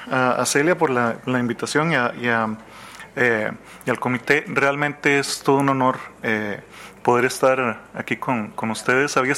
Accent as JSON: {"language": "Spanish", "country": "Costa Rica", "said": "siendo costarricense, creo que siempre nos estamos disculpando de algo."}